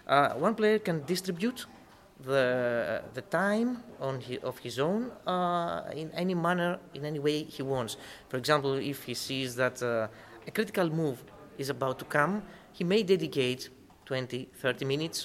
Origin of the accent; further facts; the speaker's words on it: Greece; English is a second language; I come from Greece.